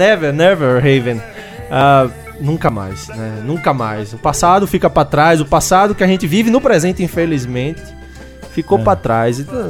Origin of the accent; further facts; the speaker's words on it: Northeast Region, Brazil; accent: Northeastern; Tudo bem que meu sotaque nordestino...